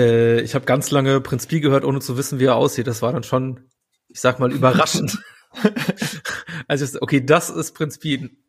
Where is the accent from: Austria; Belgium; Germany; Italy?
Germany; Saarland; now in Berlin, Germany; wohne in Berlin, aber ich bin aufgewachsen im Saarland